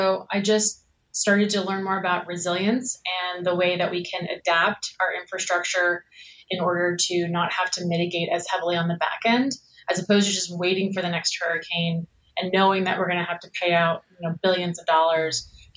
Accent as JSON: {"language": "English", "town": "Jacksonville", "region": "Florida", "country": "United States", "tie": "born or raised there", "said": "I did that for a while in Florida, in Jacksonville, my hometown."}